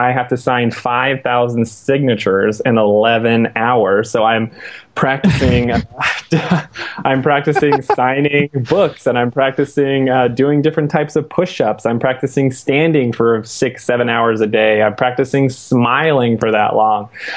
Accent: Houston, Texas, United States; My Texas pride's there. I'm from Houston.

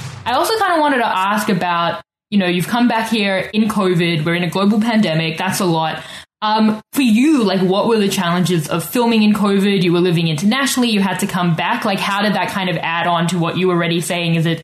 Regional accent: Victoria, British Columbia, Canada; like, I'm from Victoria.

